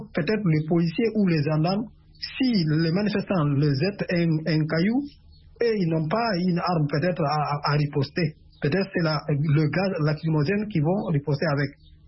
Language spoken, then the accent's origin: French; Guinea; La Guinée-Conakry est mon pays. Et mon pays d'origine.